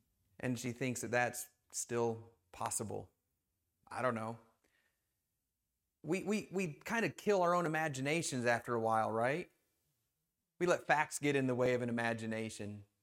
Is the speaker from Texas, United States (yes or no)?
no; Michigan, United States; you know, I grew up in Michigan, and they say, oh, we went down to Florida over Christmas break